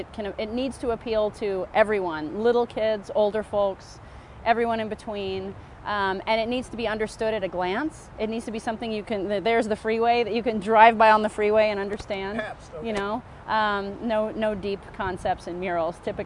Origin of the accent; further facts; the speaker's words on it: Tennessee, United States; That's right, because I'm from Tennessee.